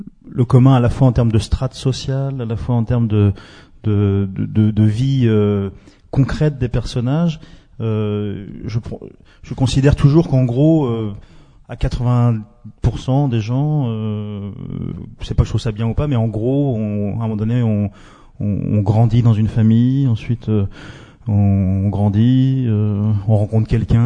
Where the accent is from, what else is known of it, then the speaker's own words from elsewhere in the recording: Île-de-France, France; là où j'ai grandi, en banlieue parisienne, et où il y a la forêt de Sénart